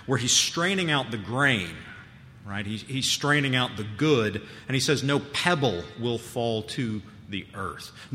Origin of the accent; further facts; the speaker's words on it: the South, United States; born there; I was born here in the South. My grandparents have been Christians for, you know, forever